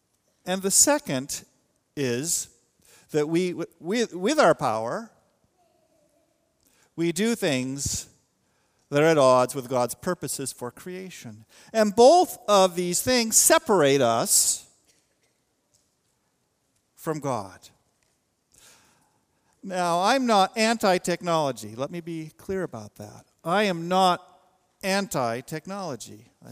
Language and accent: English; Pacific Northwest, United States; I, growing up in the Pacific Northwest, I often wondered what it would have been like to see the landscape before it was altered by modern cities.